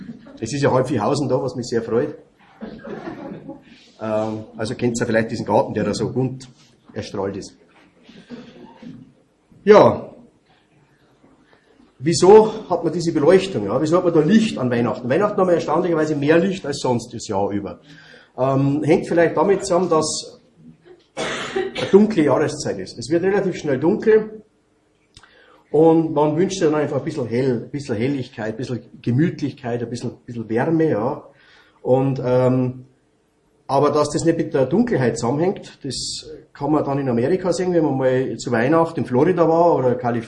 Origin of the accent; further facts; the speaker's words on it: Mitterfecking, Bavaria, Germany; Und wer zu uns mal gekommen ist, früher nach Mitterfecking, wo ich her bin, es hat nicht unendlich ausgeschaut, unser Haus.